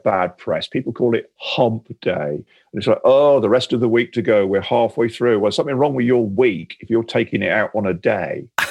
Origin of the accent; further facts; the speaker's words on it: Sheffield, Yorkshire and the Humber, United Kingdom; born there; I'm not a football fan, but I was born in Sheffield.